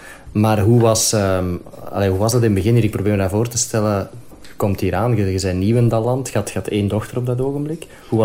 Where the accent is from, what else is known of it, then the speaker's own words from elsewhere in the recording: Belgium; Als Belg die in het buitenland gewoond heeft, worstel ik daar zelf nog altijd mee van, wat is nu thuis?